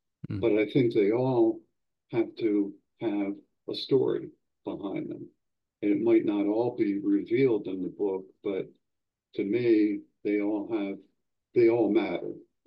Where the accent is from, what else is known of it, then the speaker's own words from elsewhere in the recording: Baltimore, Maryland, United States; You know, when I grew up in Baltimore, there were the Baltimore Bullets were still there